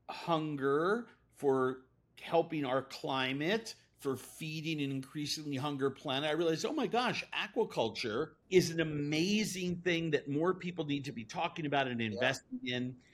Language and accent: English; East Coast, United States; I, as a little kid growing up on the East Coast, learned from my parents how the ocean systems work.